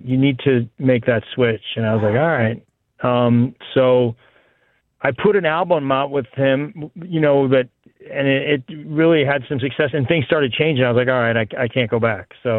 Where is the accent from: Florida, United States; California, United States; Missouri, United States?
Missouri, United States; St. Louis; I grew up in St. Louis, but I went to Mizzou, and I got a lot of friends in KC, so I've spent a lot of time there.